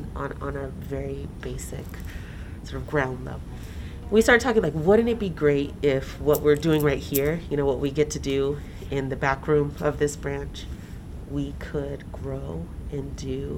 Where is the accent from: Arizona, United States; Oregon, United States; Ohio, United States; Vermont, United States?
Arizona, United States; Tucson; I grew up here in Tucson.